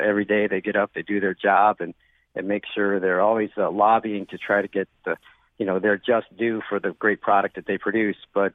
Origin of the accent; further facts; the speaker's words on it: East Canaan, Connecticut, United States; So we vote at the town hall here in North Canaan. I'm from the suburbs. I'm from East Canaan.